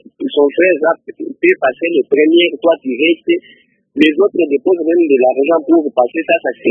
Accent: DR Congo; Oui, monsieur le journaliste, ça c'est vrai en tout cas, ça s'est fait ici chez nous au Congo.

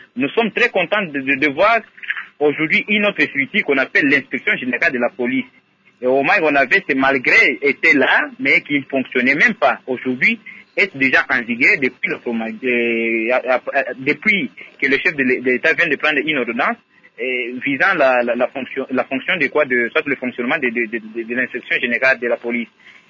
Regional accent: DR Congo; Merci que ce sommet soit la bienvenue ici chez nous au Congo, particulièrement à nous, le peuple congolais.

